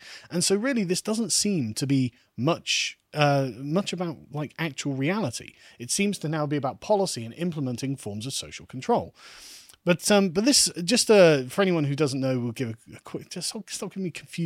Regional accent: United Kingdom; We being British, we should have a stiff upper lip about this.

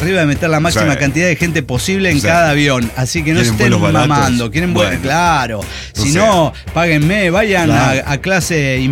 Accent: Jesús María, Lima, Peru; porque yo soy de Jesús María.

